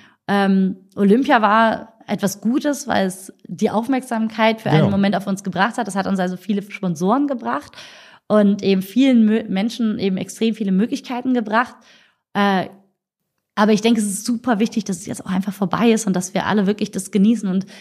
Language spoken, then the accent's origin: German; Germany; born there; Ich bin geboren in Deutschland, habe einen deutschen Pass, aber ich habe noch eine irakische Staatsbürgerschaft.